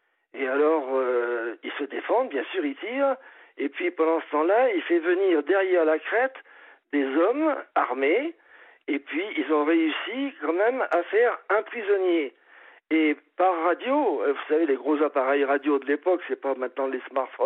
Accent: France; je suis un bon français. Hein. Je suis français de chousse machin.

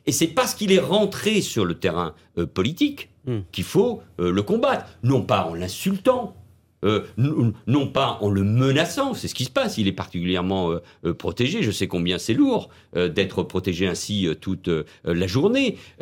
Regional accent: France; je suis français, patriote

